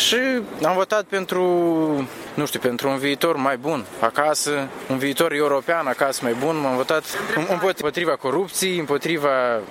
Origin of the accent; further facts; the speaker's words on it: Chișinău, Moldova; Suntem moldoveni, Chișinău, dar acum suntem stabiliți, care cu traiul, care cu învățătură, suntem stabiliți în bun, la 200 de km distanță